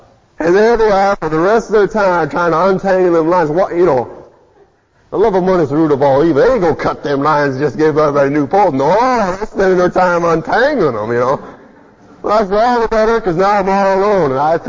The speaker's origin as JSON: {"language": "English", "region": "Michigan", "country": "United States", "said": "Now, I'm from Michigan. And I never fished on Lake Michigan or Lake Erie. All my fishing was done in little lakes."}